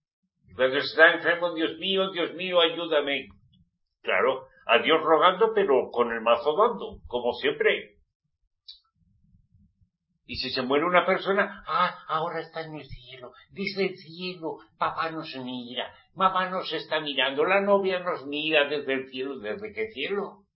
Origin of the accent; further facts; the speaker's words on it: Spain; Yo conozco bien España. Soy español.